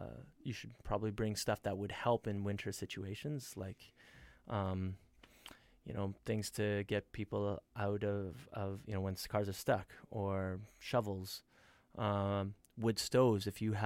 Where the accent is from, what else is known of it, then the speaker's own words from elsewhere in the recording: Canada; We're from Canada, and we don't want to like mess up our ability to come back into the States